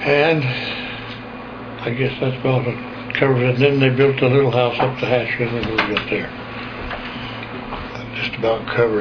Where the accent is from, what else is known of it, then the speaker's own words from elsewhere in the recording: Bellingham, Washington, United States; born there; Well, I was born in Bellingham, Washington.